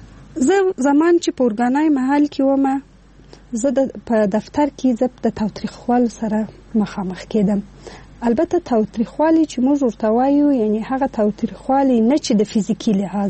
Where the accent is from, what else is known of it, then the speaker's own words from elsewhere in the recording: Afghanistan; ځکه زه افغان یم او موږ ټول یو افغان یم.